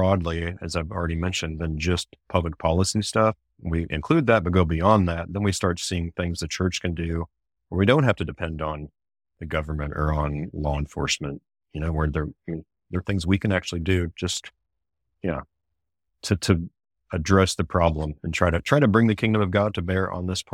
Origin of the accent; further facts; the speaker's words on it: Kansas City, Missouri, United States; I grew up in Kansas City, so I'm a Chiefs fan